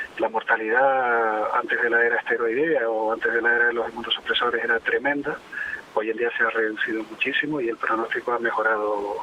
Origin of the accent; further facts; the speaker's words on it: Canary Islands, Spain; moved away; Yo soy canario. Mucho año fuera, pero canario.